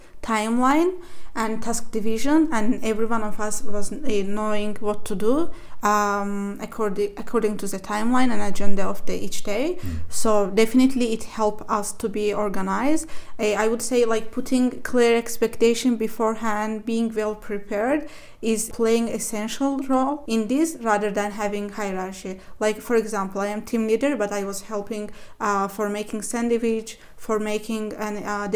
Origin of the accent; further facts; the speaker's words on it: Azerbaijan; English is a second language; I am from Azerbaijan